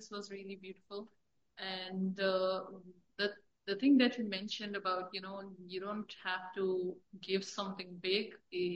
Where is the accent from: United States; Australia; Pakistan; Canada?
Pakistan; English is a second language; I'm from Pakistan